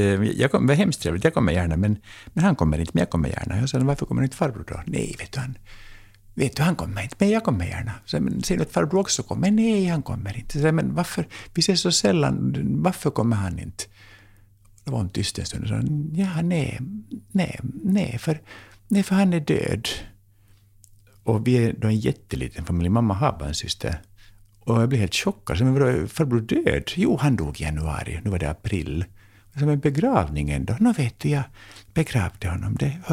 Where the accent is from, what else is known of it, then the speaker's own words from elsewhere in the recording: Finland; du kommer märka att jag är finlandssvensk